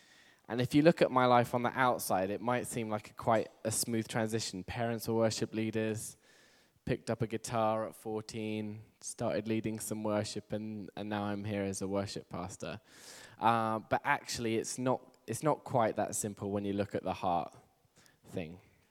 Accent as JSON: {"language": "English", "region": "England", "country": "United Kingdom", "accent": "English", "said": "I'm from England, by the way. Who couldn't tell by the accent? You couldn't tell by the accent. Who couldn't tell that I was English? Good, all right. I'm very keen to keep my English accent"}